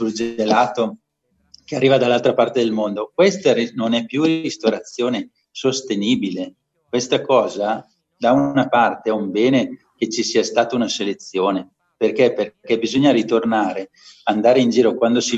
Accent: Milan, Lombardy, Italy; anche se io oramai mi sento di qua, però effettivamente sono milanese, metà modenese

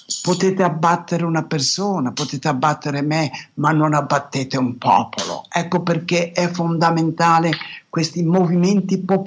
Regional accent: Naples, Campania, Italy; io lo chiamo o sistema come napoletano

